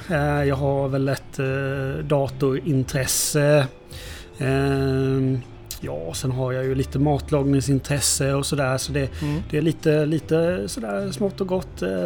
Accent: Kalmar, Kalmar County, Sweden; Jag är från Kalmar från början.

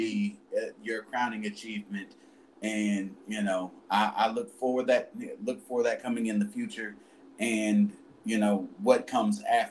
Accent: Michigan, United States; Yes. Yes, I'm also originally from Michigan.

